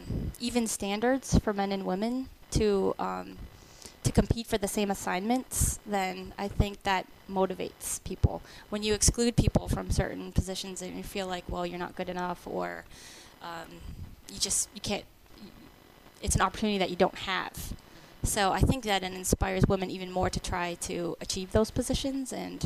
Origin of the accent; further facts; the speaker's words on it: Massachusetts, United States; it was only 90 minutes from my house where I grew up in Massachusetts.